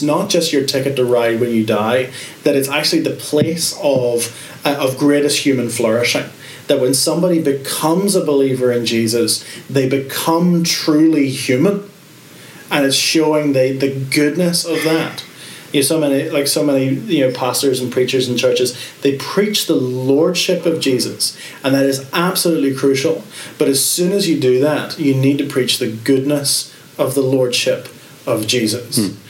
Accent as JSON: {"language": "English", "region": "Northern Ireland", "country": "United Kingdom", "tie": "born or raised there", "accent": "Northern Irish", "lives_now": "Dublin, Ireland", "said": "So I was born in the Republic. So I was born about an hour north of here, but my accent's a Northern Irish accent. My parents divorced when I was young, and Mum and I moved to a little town outside Belfast, and that's where I grew up. That's where I came to faith."}